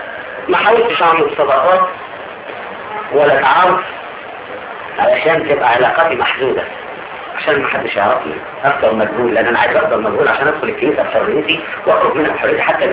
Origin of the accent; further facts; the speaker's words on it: Egypt; طبعا عارفين ان انا مصري